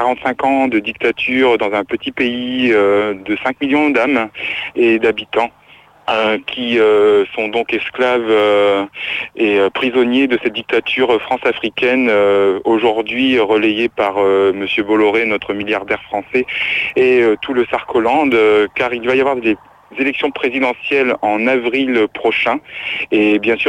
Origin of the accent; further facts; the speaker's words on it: Togo; je suis togolais